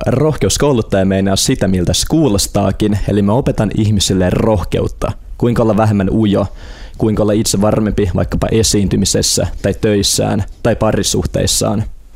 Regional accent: Helsinki, Uusimaa, Finland; asuin lapsuuteni Itä-Helsingissä, ja sehän on tosi tämmöinen monikulttuurinen paikka. Oli tummaihosia, oli arabitaustaisia, oli venäläistaustaisia, inkerisuomalaisia, ihan kaikkia.

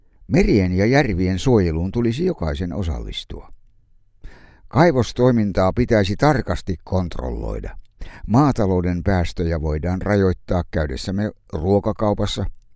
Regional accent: Helsinki, Uusimaa, Finland; Kotikaupunkini Helsinki on Suomenlahden helmi.

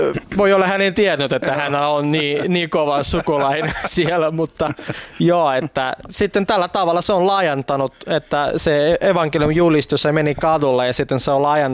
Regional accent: Estonia; now in Finland; Siis olen kyllä venäläinen, mutta olen syntynyt Virossa ja kasvanut siellä

